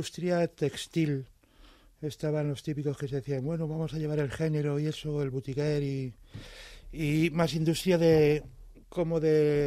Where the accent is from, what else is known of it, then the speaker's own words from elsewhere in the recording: Madrid, Community of Madrid, Spain; born there; como nací aquí en Madrid